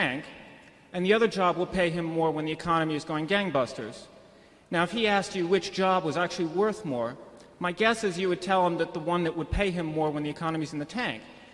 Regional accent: Arlington, Virginia, United States; from Arlington, Virginia.

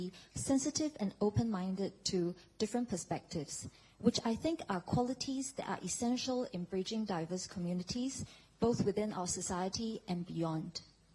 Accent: Singapore; born there; also born or lived in Taiwan; I was born in Singapore, but spent part of my childhood in Taiwan, where my mother was from. Growing up in a bilingual and bicultural environment

